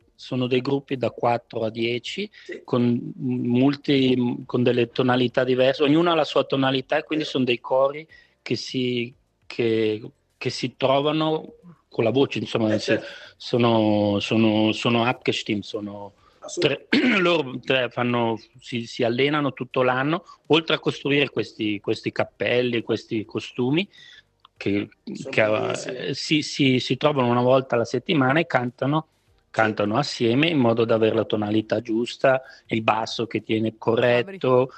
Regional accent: Cadro, Ticino, Switzerland; born there; now in Frauenfeld, Switzerland; Giusto, io sono nato a Cadro.

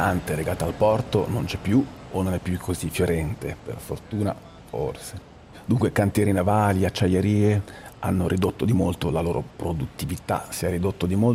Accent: Camogli, Liguria, Italy; Io sono di Camogli, tra l'altro.

